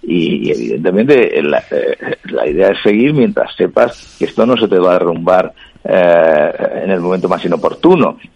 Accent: Madrid, Community of Madrid, Spain; mi barrio de origen. Yo soy de Vallecas y voy mucho.

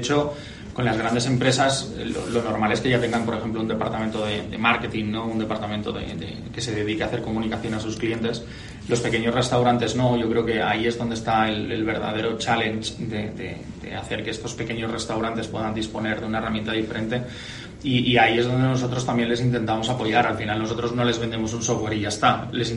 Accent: Valencian Community, Spain; Yo soy valenciano.

